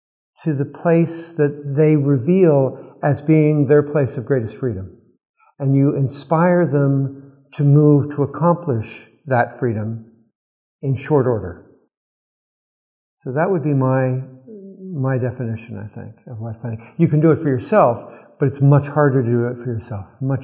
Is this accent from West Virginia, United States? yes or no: yes; West Virginia, United States; I was born in West Virginia, and I grew up on the Ohio-West Virginia border